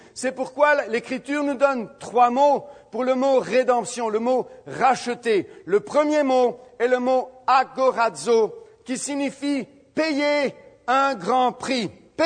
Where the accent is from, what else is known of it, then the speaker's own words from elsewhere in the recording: France; Moi, en tant que Français, j'ai toujours aimé la liberté.